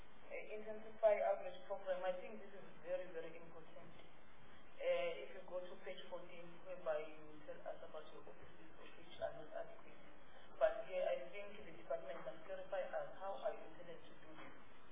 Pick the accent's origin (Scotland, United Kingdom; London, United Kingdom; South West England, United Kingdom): South West England, United Kingdom; You know in Devon, I'm from Devon.